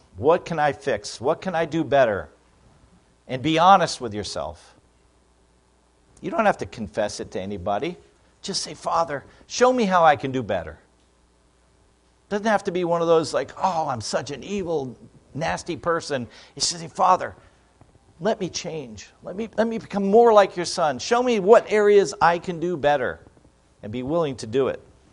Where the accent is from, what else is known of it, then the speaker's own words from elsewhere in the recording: Florida, United States; I grew up in South Florida, and I never grew up to be, I don't know what you would call it.